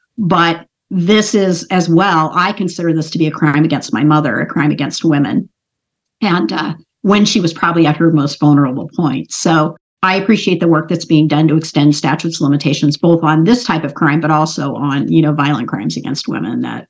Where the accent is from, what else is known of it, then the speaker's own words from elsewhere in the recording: Oregon, United States; know, this year with the legislature having issues in Oregon. So it really hasn't gone anywhere in my home state.